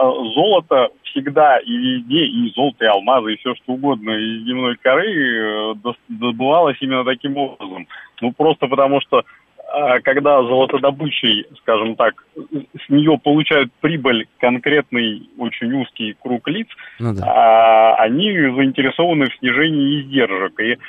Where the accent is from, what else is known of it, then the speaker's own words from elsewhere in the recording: Moscow, Russia; я, к сожалению, москвич